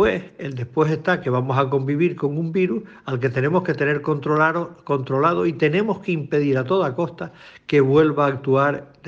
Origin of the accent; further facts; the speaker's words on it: Canary Islands, Spain; los canarios somos, y los españoles en general, somos gente cariñosa